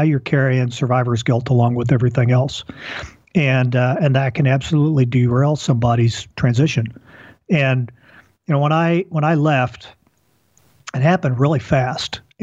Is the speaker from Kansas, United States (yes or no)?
yes; Wichita, Kansas, United States; So I go back home to where I grew up mostly in Wichita, Kansas.